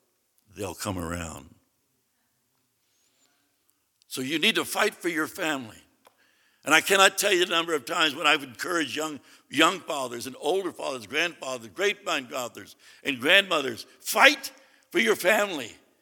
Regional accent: the South, United States; Now, if I'm getting a little excited, I'm from the South. We do that a lot, okay?

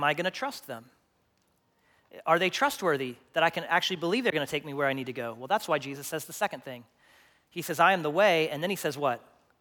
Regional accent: Texas, United States; now in Longview, United States; This happened to our family quite a bit when we moved to Longview 3.5 years ago because we came from West Texas.

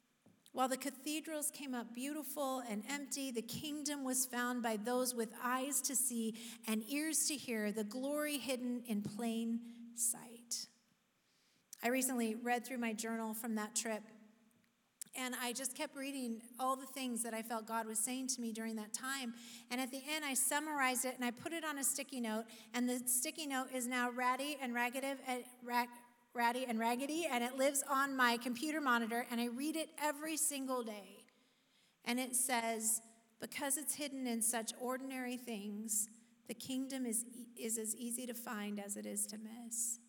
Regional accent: Oregon, United States; we were like, "We are from Oregon. We got this."

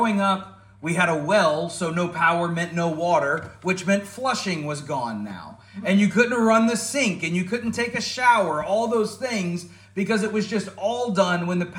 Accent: Florida, United States; Growing up in Florida, I got kind of used to it.

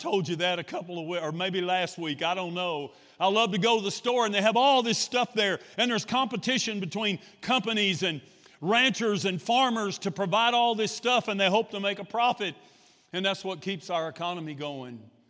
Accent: United States; I live in this country, and I can't change the fact that I'm an American, and God has called me to preach and to pastor.

